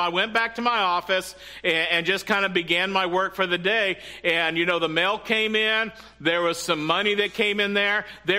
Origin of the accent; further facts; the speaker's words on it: Texas, United States; and I grew up in Texas, and this was in the 70s, early 80s, and they still gave whoopings back then